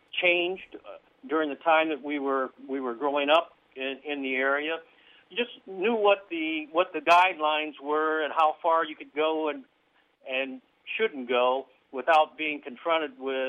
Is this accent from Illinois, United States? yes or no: yes; Champaign-Urbana, Illinois, United States; having grown up in Champaign-Urbana, of course, my experiences went beyond the campus gates.